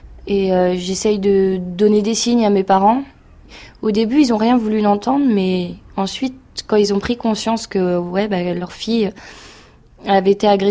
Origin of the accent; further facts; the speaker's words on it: Saint-Brieuc, Brittany, France; born there; now in Charenton, France; Et je viens de Saint-Brieuc à la base, donc je suis née là-bas, en Bretagne.